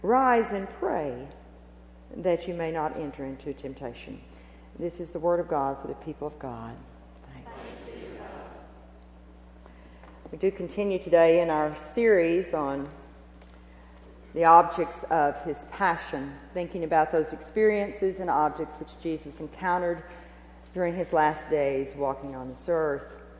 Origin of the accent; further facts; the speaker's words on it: Arkansas, United States; I mean, I came from South Arkansas. All I knew was rolling hills.